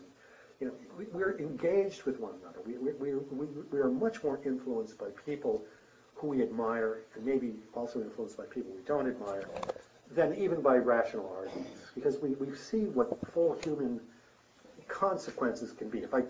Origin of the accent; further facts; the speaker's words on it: Connecticut, United States; I grew up playing football in Connecticut